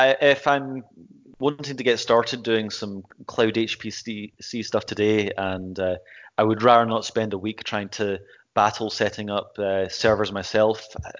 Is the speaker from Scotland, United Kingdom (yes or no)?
yes; Scotland, United Kingdom; now in England; I come from Scotland, and I've got to advocate for it as I travel around the world. And living down south, as we say